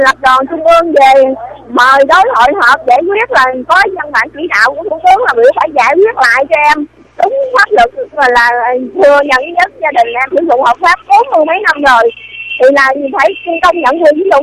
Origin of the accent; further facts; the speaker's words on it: Long An, Vietnam; quê ở Long An đó anh.